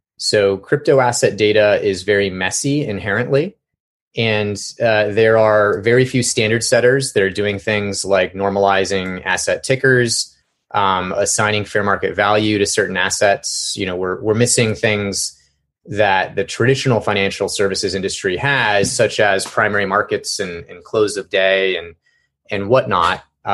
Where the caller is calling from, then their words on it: DC metro area, United States; So I'm calling you from the DC metro area, and thanks for having me.